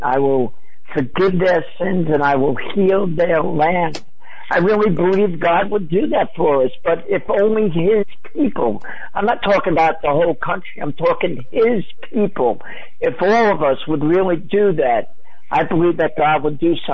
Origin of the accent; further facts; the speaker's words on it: New York, United States; But I tell them, I'm from New York. What can I do, you know?